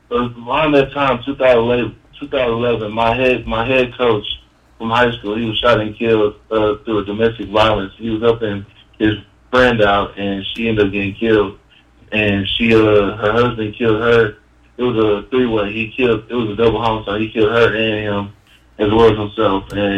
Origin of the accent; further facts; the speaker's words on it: Houston, Texas, United States; That's where I'm originally from. I'm from Houston, Texas.